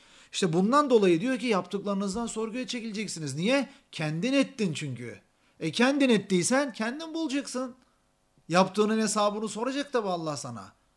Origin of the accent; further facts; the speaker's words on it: Istanbul, Turkey; born there; Ben 1980 yılında İstanbul'da, Türkiye'de, işte Bayrampaşa'da dünyaya geldim.